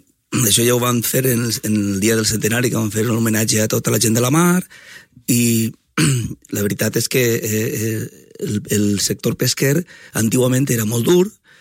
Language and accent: Catalan; Calp, Valencian Community, Spain; del meu poble de Cal